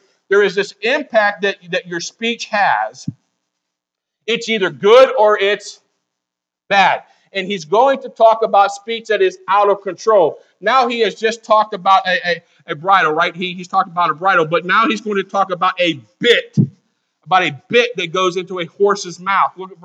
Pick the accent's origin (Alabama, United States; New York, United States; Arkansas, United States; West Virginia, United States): West Virginia, United States; But anyways, I'm from West Virginia. You're from PA.